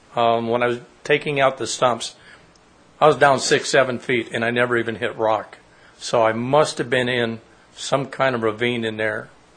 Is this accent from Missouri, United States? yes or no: yes; Houseville, Missouri, United States; I'm from Houseville, Missouri.